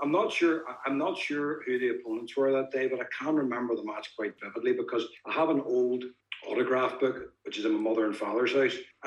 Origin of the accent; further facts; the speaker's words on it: Bangor, Northern Ireland, United Kingdom; also born or lived in Australia; I'm from Bangor, County Down, but we moved to Australia for 4 years when I was only 5 or 6.